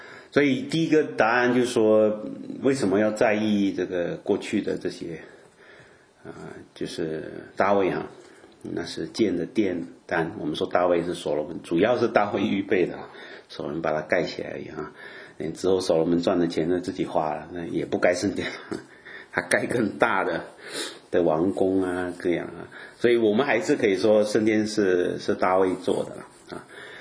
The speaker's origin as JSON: {"language": "Chinese", "town": "Klang", "region": "Selangor", "country": "Malaysia", "tie": "born or raised there", "said": "我在马来西亚，我住的我的就是我的老家啊，我老家，我没有老家啊，我出生的地方啊，但就是。一个小城啊，也不是现在蛮大的啊，就是叫巴生啊，你知道，可能你们不熟马来西亚的城市不知道，它那名叫巴生啊，它是一个港口城啊"}